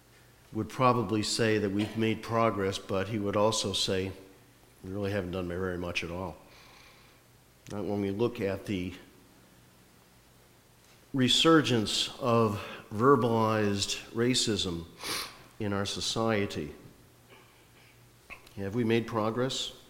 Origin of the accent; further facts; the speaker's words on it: Meriden, Connecticut, United States; You could probably think of places in Connecticut you might say that about, including my hometown. Can anything good come out of Meriden?